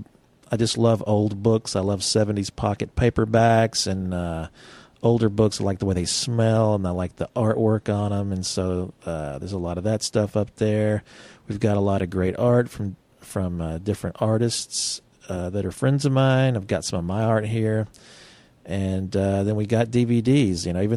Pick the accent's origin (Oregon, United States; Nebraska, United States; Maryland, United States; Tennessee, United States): Tennessee, United States; Nashville; I'm originally from Nashville. I'm originally from East Nashville, so this is home for me.